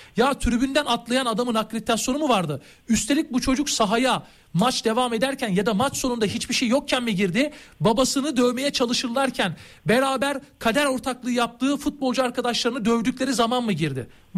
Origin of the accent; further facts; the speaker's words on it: Zeytinburnu, Istanbul, Turkey; De yani Etiler'de büyümedik. Biz de Zeytinburnu çocuğuyuz.